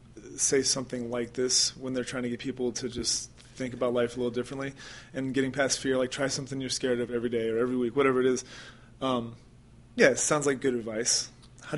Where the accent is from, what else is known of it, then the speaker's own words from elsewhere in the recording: Florida, United States; I grew up in South Florida.